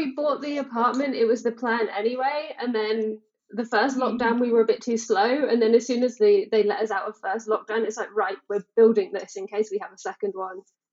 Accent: United Kingdom; moved away as an adult; now in Austria; I am British originally. I live in the Austrian Alps. I've been here for 10 years now. I have a very bizarre story. I grew up in the UK.

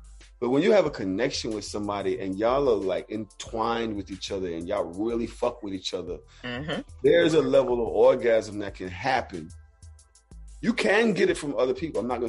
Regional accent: Brooklyn, New York, United States; because I'm from Brooklyn.

